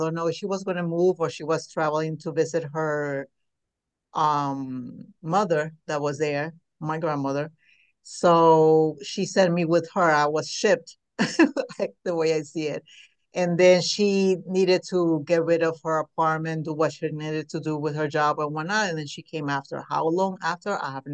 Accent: Puerto Rico; moved away as an adult; also born or lived in New York; Originally from New York, where I was raised in Puerto Rico. My mom said that I was always sick, so they had to send me to Puerto Rico because of the climate. And I lived there most of my life

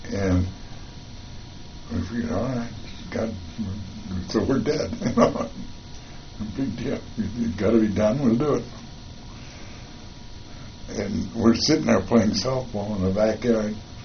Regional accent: Minnesota, United States; I'm from Minnesota, so I'm a cowboy.

